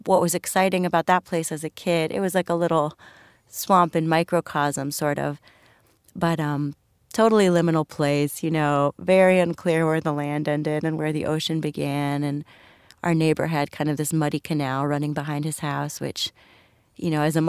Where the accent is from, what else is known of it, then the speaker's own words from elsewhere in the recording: Florida, United States; we really did have this unbelievable childhood in South Florida.